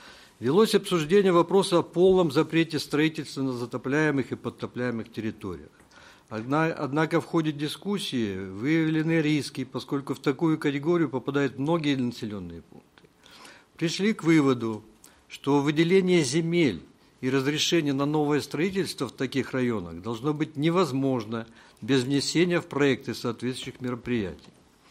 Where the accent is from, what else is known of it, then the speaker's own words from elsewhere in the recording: Vladivostok, Primorsky Krai, Russia; Я уроженец Владивостока и здесь уже долгую жизнь провел.